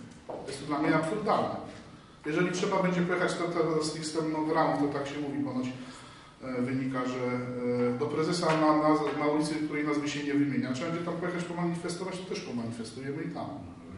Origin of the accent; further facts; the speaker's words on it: Jedwabno, Warmian-Masurian Voivodeship, Poland; Czuję się, że pochodzę z tej gminy, z gminy Jedwabno i ta nazwa Jedwabno też jest dla mnie ważna. Tak? Tu chodziłem do szkoły, tutaj chodziłem do kościoła